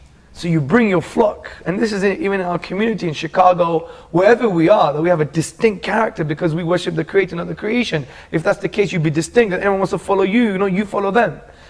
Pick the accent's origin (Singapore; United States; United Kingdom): United Kingdom; London; born there; And I was born in London, in England. My dad is from Athens, but originally from northwest Greece. My mom is from the Greek part of Cyprus.